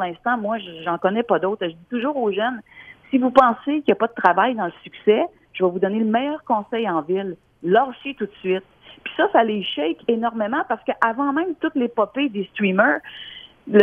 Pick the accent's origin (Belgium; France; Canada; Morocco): Canada; Quebec City, Quebec; je suis de Québec